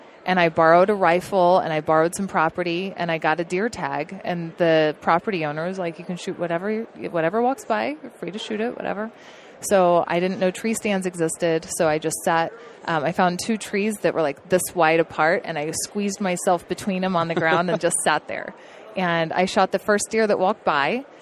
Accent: Oklahoma, United States; So, you know, I grew up in Oklahoma. I knew that there were deer, but I didn't know there were mule deer and I didn't know what states they were in.

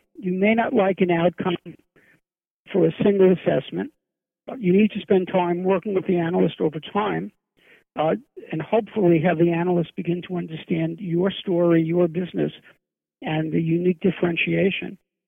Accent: Brooklyn, New York, United States; I didn't have any pets growing up in Brooklyn, although my mother once put my parakeet out on the fire escape in the winter

